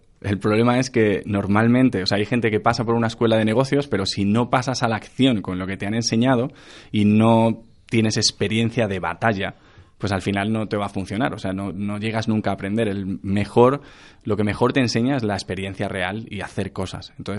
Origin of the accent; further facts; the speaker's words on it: Madrid, Community of Madrid, Spain; Yo, de hecho, me fui a vivir al sur, soy de Madrid.